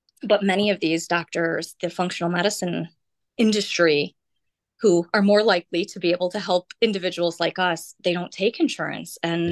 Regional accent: Illinois, United States; being a teacher, growing up in Illinois, right?

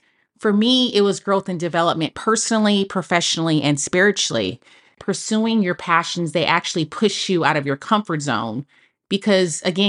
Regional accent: Oakland, California, United States; I'm from Oakland and Los Angeles is about 5.5 hours away.

